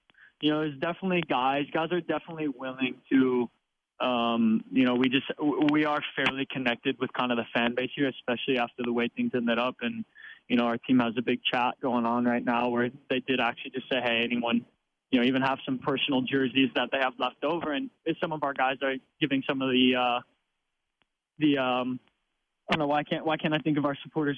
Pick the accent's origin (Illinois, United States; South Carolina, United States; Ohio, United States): Illinois, United States; I'm from north of Chicago.